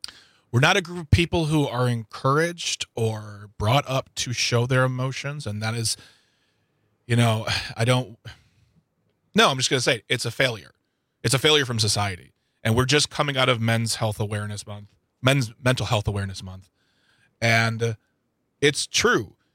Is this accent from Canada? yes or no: no; Midwest, United States